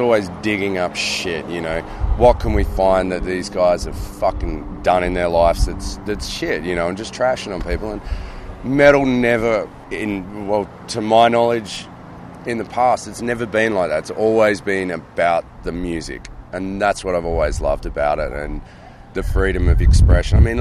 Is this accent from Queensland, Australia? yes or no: no; Tasmania, Australia; we're from Tasmania's tiny little fucking island in the middle of nowhere.